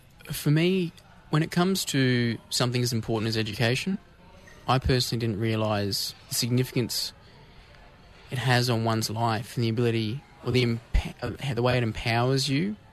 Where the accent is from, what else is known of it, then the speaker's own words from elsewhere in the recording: Rockhampton, Queensland, Australia; So I spent the first few years of my life growing up in Rockhampton. So I was born there, as were my mother and father. And then we moved around a fair bit when I was younger, though.